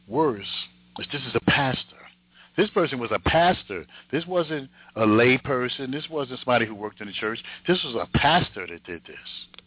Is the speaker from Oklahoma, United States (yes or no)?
no; Jersey City, New Jersey, United States; I mean, I grew up in Jersey City, born and raised in Jersey City.